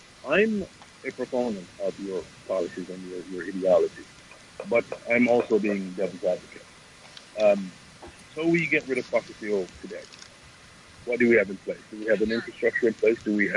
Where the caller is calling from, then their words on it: New York, United States; I'm calling from Long Island.